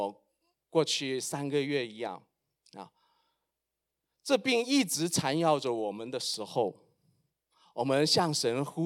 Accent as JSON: {"language": "Chinese", "town": "Guangzhou", "region": "Guangdong", "country": "China", "tie": "born or raised there", "said": "我们有条珠江啊，我在广州长大。"}